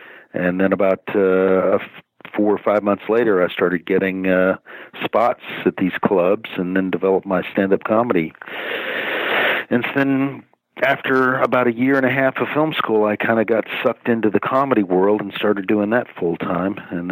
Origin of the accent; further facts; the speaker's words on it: Dallas, Texas, United States; I grew up in Dallas, yeah, Dallas, Texas, yeah.